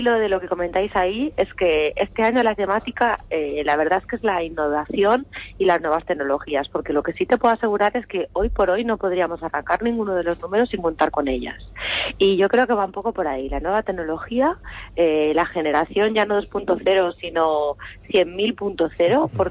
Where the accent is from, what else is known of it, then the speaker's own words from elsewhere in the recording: Balearic Islands, Spain; yo, que soy mallorquina, que soy de Baleares, soy de aquí